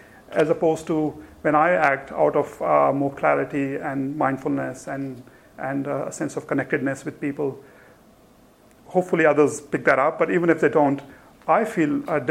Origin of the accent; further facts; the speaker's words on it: India; I grew up in India, there's lots of beggars around.